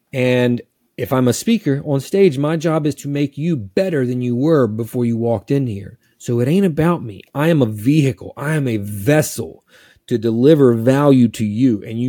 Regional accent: North Carolina, United States; I'm from the South. Whenever I meet someone from the South, that's an easy one.

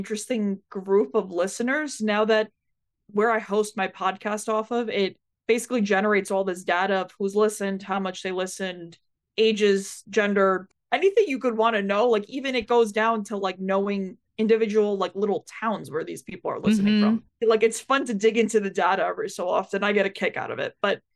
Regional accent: Queens, New York, United States; growing up in the New York City area, I grew up in Queens.

